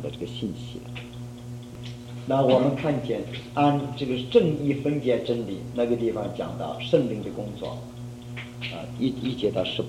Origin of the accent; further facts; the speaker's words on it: China; 我们中国人肯不肯？